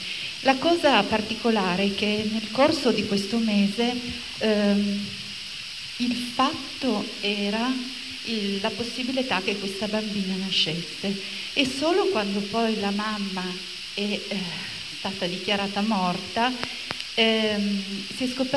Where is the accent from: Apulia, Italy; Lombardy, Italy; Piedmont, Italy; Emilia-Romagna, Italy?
Piedmont, Italy; Turin; Io vengo da Torino